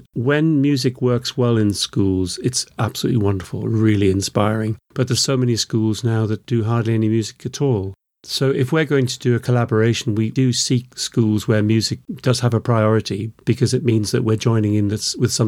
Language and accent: English; Newcastle, North East England, United Kingdom; Yeah, we keep going back there because that's where I come from. I come from Newcastle.